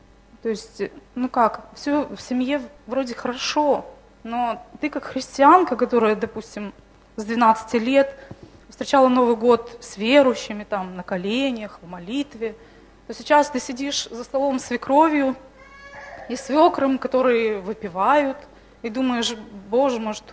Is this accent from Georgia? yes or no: no; Transnistria, Moldova; now in Moscow, Russia; Я приехала из Приднестровья.